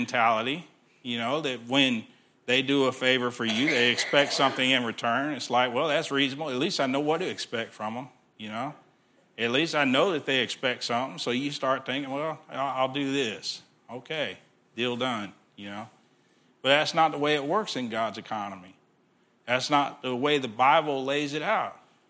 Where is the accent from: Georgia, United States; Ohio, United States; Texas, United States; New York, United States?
Texas, United States; I'm from Texas. You know, they're from north of the Mason-Dixon.